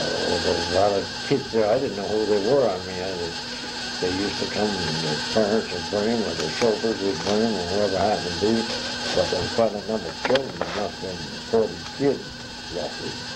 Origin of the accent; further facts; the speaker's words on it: Lakeville, Alabama, United States; I was born in Lakeville, 1905, July 4th, in Eaton, Alabama.